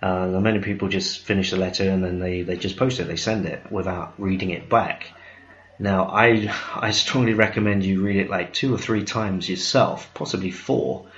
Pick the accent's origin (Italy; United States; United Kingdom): United Kingdom; Although I'm British, I would actually say put the generic US English, okay?